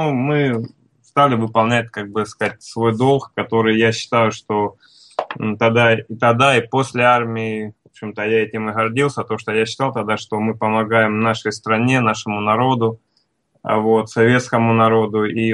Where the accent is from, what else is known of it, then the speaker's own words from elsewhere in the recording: Krasnodar Krai, Russia; Сам я родом с Кубани, у меня отец кубанский казак.